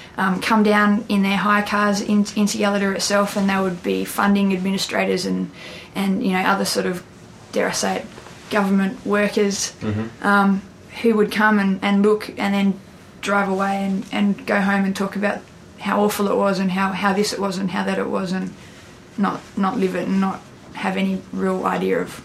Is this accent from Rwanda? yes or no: no; Ceduna, South Australia, Australia; I grew up in Ceduna, which is right on the edge of the Great Australian Bight.